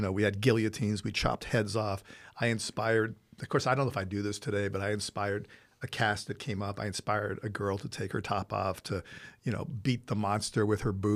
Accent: Italy; I grew up in Italy. I don't like to drink wine.

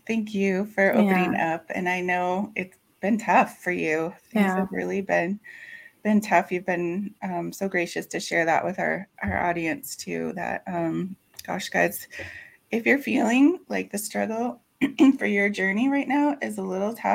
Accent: Minnesota, United States; And I'm from Minnesota. Like, we get weather constantly changing.

